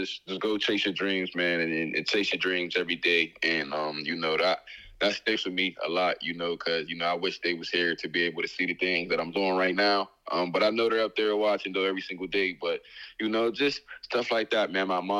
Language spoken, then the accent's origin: English; Pittsburgh, Pennsylvania, United States; You know, of course, I'm from Pittsburgh, so I love AB, you know.